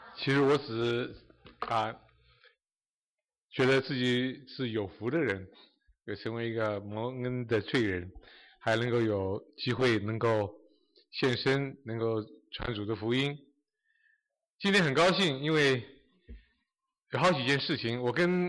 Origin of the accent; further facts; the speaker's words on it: Taiwan; moved away as an adult; also born or lived in China; now in United States; 我是在中国出生，然后到台湾，然后我到大学的时候读电机系